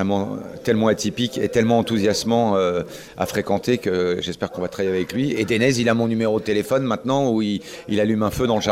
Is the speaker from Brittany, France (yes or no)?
yes; Lannion, Brittany, France; chez moi à Lannion. Enfin, chez moi, c'est-à-dire que je connais la boulangère là-bas. Donc, toute la côte de Granit Rose, tout ça, le circuit côtier des Ajoncs, tout ça, je connais ça comme ma poche. Et j'ai usé mes galoches là-bas.